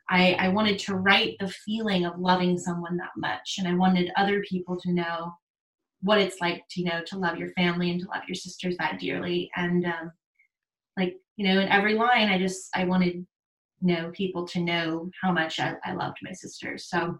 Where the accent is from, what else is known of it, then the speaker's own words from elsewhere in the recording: New Orleans, Louisiana, United States; I grew up in New Orleans, but after I graduated, he and my younger sisters and my stepmom relocated to Northern California in Sonoma County